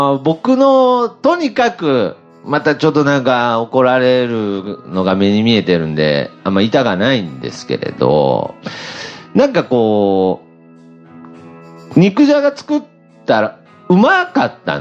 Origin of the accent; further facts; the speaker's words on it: Nagoya, Aichi, Japan; ちょっとこう一個の理由としては名古屋人だからっていうのはあると思いますね